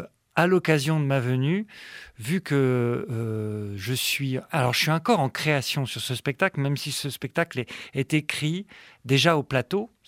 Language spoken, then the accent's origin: French; Grand Est, France; Moi, je suis alsacien.